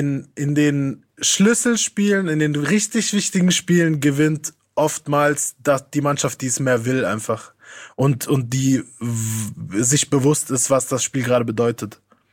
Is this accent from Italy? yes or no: yes; Italy; now in Germany; in dem Land, in dem du lebst als Italiener